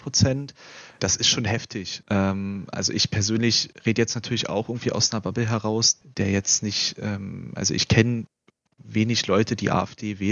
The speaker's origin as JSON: {"language": "German", "country": "Germany", "tie": "born or raised there", "said": "Wir sind ja alle aufgewachsen in der Zeit und in der Welt, zumindest hier in Deutschland, wo Frieden und Freiheit irgendwie eine Selbstverständlichkeit waren."}